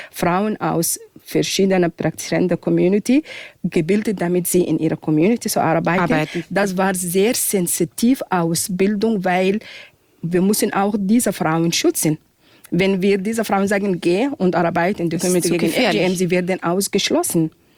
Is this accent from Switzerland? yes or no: no; Sudan; Ich bin aus dem Sudan. Sudan ist ein afrikanisch-arabisches Land.